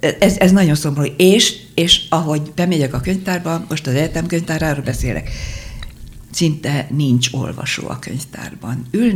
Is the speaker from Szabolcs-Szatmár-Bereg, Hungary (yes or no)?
yes; Szakoly, Szabolcs-Szatmár-Bereg, Hungary; born there; Szakolyban születtem, a szülőfalunkban